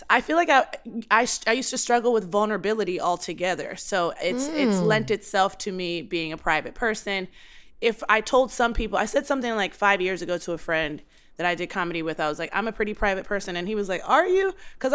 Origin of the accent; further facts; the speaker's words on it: Baltimore, Maryland, United States; I'm from Baltimore. We don't hold our tongues there.